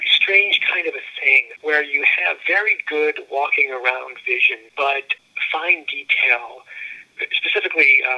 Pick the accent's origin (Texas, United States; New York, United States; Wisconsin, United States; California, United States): New York, United States; also born or lived in Syracuse; I was born in Syracuse. I grew up in upstate New York, went to college in New York City and the University of New Hampshire